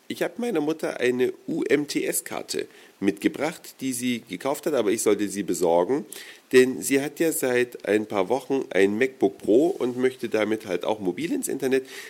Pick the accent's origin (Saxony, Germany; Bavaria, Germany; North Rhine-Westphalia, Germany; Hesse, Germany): Saxony, Germany; now in Hamburg, Germany; Ich in Westsachsen geboren und aufgewachsen, mittlerweile ja schon seit über 10 Jahren in Hamburg, komme natürlich regelmäßig in meine sächsische Heimat